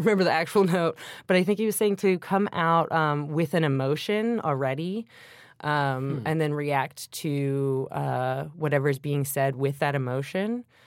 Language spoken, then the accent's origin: English; Kent, Ohio, United States; The Cleveland, Akron area. Went to Walls Elementary, Kent, Ohio.